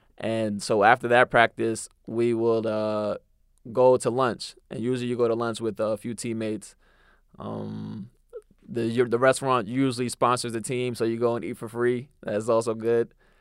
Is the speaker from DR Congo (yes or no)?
no; Jamaica; I'm also Jamaican. So I grew up listening to a lot of dancehall music.